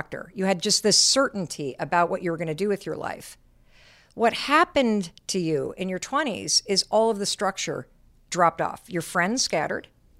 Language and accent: English; Michigan, United States; So I grew up in Michigan and I went to Dartmouth.